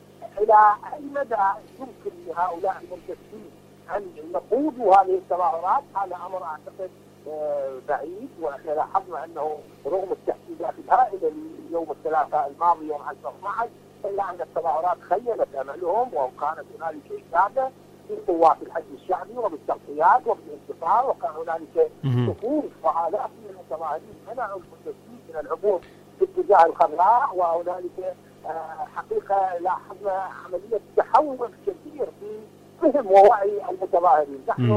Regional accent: Karbala, Karbala Governorate, Iraq; عندنا في كربلاء

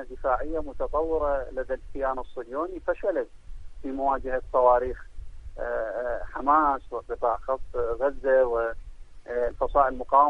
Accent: Iraq; لدينا تجربة كعراقيين

